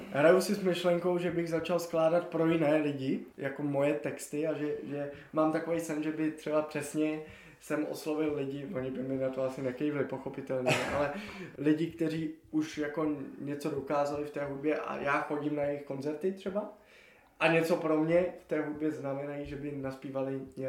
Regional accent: Prague, Czechia; končila na tom, že jsem z Prahy.

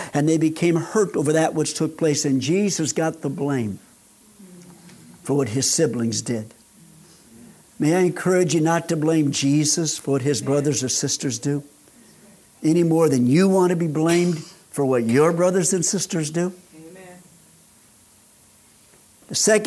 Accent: Illinois, United States; born there; I was born in Illinois, she here in Indiana.

